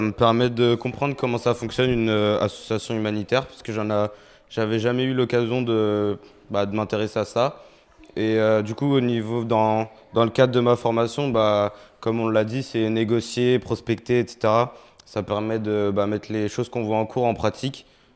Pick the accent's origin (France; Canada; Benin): France; Pays de la Loire; Nous, dans notre groupe, on est majoritairement de la Mayenne.